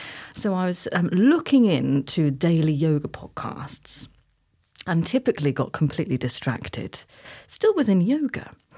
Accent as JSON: {"language": "English", "region": "East of England", "country": "United Kingdom", "tie": "born or raised there", "said": "We grew up in Norfolk, where our demographic is majority white."}